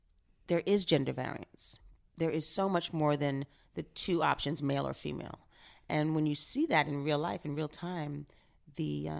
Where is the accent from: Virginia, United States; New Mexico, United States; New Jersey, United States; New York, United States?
New York, United States; New York City; And I do think it was growing up in New York, in high school and then post college, living downtown in the East Village and Soho and in Tribeca, and then moving to Fort Greene